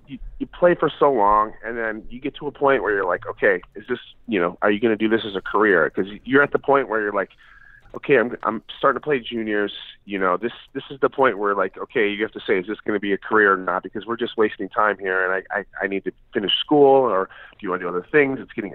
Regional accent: Shelby Township, Michigan, United States; I grew up in Michigan. I'm from a small town in Michigan called Shelby Township.

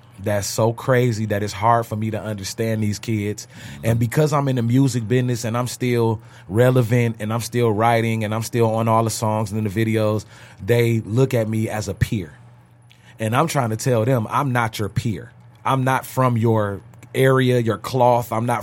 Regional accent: Detroit, Michigan, United States; Detroit, we were raised in Detroit. We're raised off perception.

